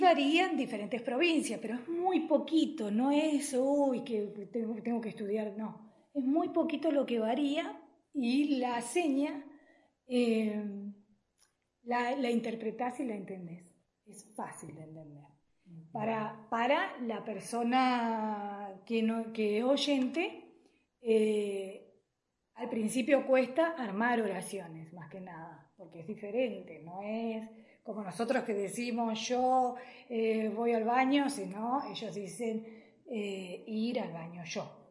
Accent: Ingeniero Jacobacci, Río Negro, Argentina; Soy nacida y criada aquí en Jacobacci.

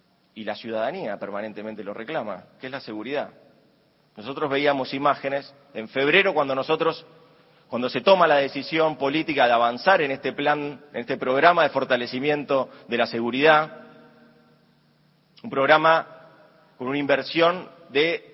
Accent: Argentina; como argentinos y argentinas

